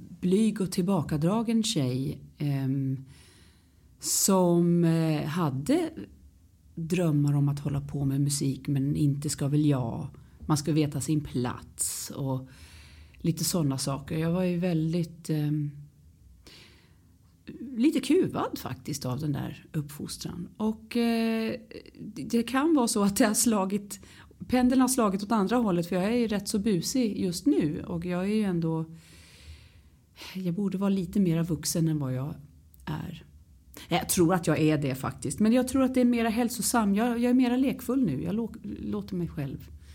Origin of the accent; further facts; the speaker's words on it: London, United Kingdom; also born or lived in Stockholm / Barbados; Jag växte upp i England. Kort efter jag föddes så flyttade vi till London. där, och vi bodde på massa olika ställen.